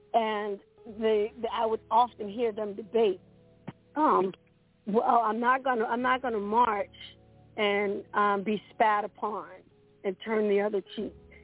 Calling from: Richmond, Virginia, United States; I'm calling actually from Richmond, Virginia.

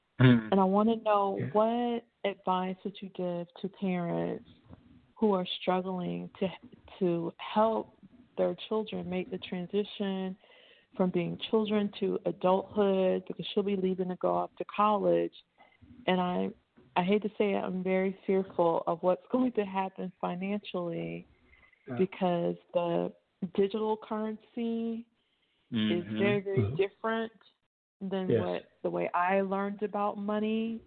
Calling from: Lakeland, Florida, United States; I'm calling from the Lakeland area, and I'm calling with a question.

